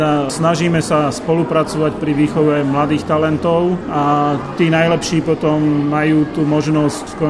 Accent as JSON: {"language": "Slovak", "town": "Stará Turá", "region": "Trenčín Region", "country": "Slovakia", "said": "V podstate aj ja pochádzam zo Starej Turej"}